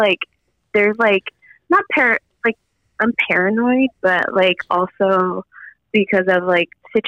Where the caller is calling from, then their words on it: Los Angeles, California, United States; Los Angeles, California.